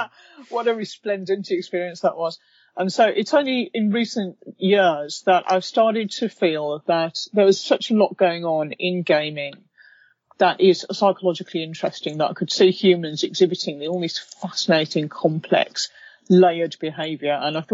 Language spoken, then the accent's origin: English; United Kingdom; I'm British, as you can probably tell.